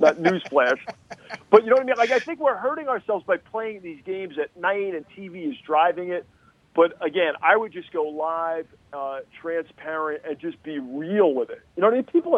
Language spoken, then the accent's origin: English; New Jersey, United States; it's just like we're on the stoop back in Jersey talking sports.